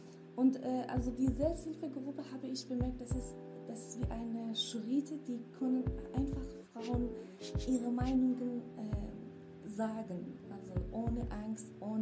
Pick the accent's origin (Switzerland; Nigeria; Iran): Iran; Kurdistan; German is a second language; now in Germany; ich komme aus dem Iran, Nordwest, aus Kurdistan. Und seit ungefähr 8 Jahren bin ich in Deutschland. Also, seit 8 Jahren mit meinem Mann in Deutschland.